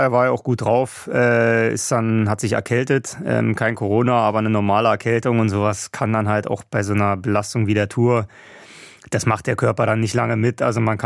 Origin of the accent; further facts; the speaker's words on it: Wandlitz, Brandenburg, Germany; also born or lived in Berlin; now in Freiburg, Germany; Also ich muss sagen, ich bin in Brandenburg aufgewachsen. Das heißt, ich wohne jetzt inzwischen schon länger in Freiburg, als ich damals in Berlin gewohnt habe.